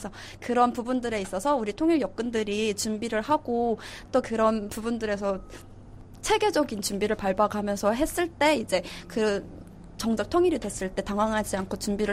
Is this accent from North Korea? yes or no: yes; North Korea; now in South Korea; 저는 2008년에 탈북해서 지금 대학교를 졸업하고 간호사로 일하고 있는